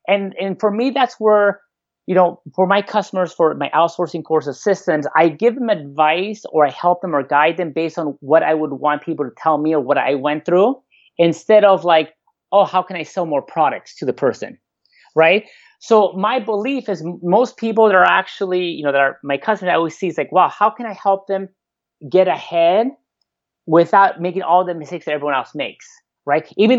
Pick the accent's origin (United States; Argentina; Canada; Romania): Argentina; I travel a lot to Latin America. I'm from Argentina.